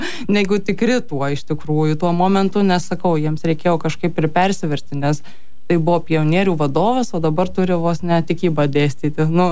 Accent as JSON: {"language": "Lithuanian", "town": "Kybartai", "region": "Marijampolė County", "country": "Lithuania", "said": "Aš esu ne kaunietė, esu iš Kybartų. Ir tam mažo miestelį tas toksai perversmas arba nepriklausomybės atėjimas toks buvo įdomus"}